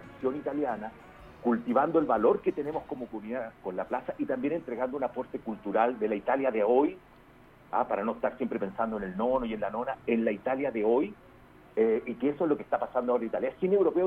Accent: Santiago, Santiago Metropolitan, Chile; Mira, yo soy de Santiago.

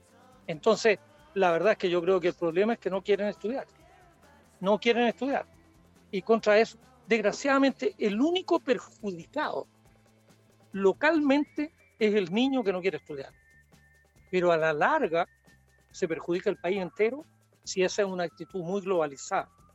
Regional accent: Villa Alemana, Valparaíso, Chile; born there; Yo nací aquí en Villa Alemana, a pocos kilómetros de donde estamos ahora. Así que estoy como volviendo a mis orígenes.

